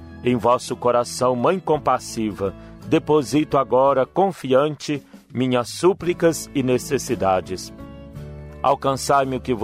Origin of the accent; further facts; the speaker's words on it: Esmeraldas, Minas Gerais, Brazil; Venho de Esmeraldas, aqui em Minas Gerais, com meu marido, e com certeza voltaremos abençoados para nossa casa, nossa residência e nossa querida cidade